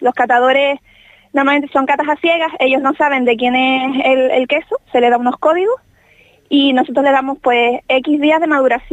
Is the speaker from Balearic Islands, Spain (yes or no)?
no; Canary Islands, Spain; Aparte que soy majorera